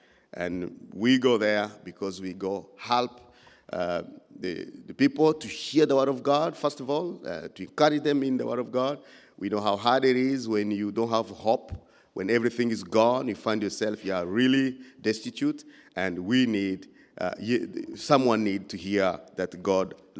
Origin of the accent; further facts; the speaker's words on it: DR Congo; also born or lived in Uganda; now in Canada; I was born in Congo, raised in Congo, but then due to the war, we had to flee to Uganda and live in the refugee camp for 5 years, and then we came here.